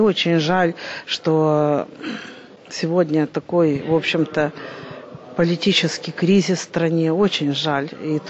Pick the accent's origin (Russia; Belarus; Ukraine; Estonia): Ukraine; Donetsk, Donetsk Oblast; born there; тому що я родилась в Донецьку, дуже багато мене знають